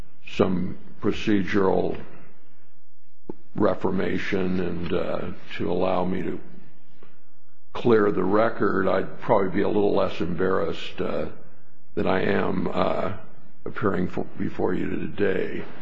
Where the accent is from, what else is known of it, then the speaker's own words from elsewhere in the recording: Fresno, California, United States; from Fresno, California, here on behalf of Raymond Ronnell.